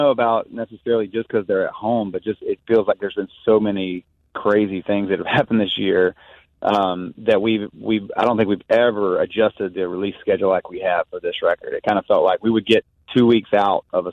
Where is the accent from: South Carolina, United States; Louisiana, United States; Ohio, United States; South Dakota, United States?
South Carolina, United States; I grew up in South Carolina, and I was